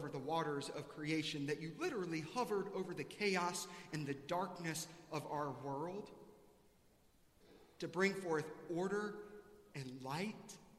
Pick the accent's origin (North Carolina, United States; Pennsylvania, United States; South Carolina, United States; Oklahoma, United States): South Carolina, United States; I grew up in South Carolina, and this is what I know.